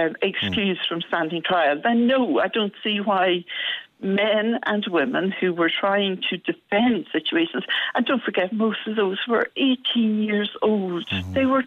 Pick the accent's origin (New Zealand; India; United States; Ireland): Ireland; Tipperary, Munster; now in United Kingdom; I grew up in Tipperary, a proud Tipperary woman